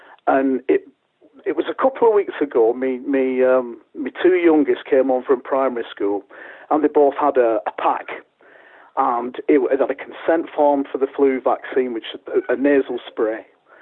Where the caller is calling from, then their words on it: Bolton, North West England, United Kingdom; I'm from Bolton.